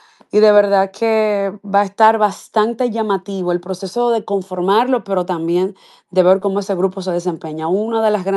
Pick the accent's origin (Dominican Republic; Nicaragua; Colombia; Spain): Dominican Republic; No hemos tenido la oportunidad como dominicanos